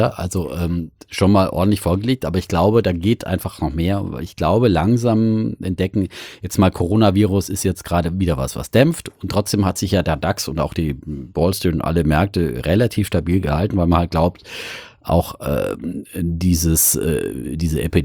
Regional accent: Bavaria, Germany; accent: Middle Franconian; da musste ich erst mein rollendes R abtrainieren und meinen mittelfränkischen Dialekt

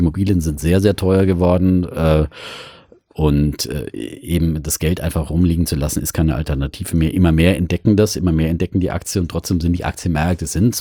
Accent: Bavaria, Germany; accent: Middle Franconian; da musste ich erst mein rollendes R abtrainieren und meinen mittelfränkischen Dialekt

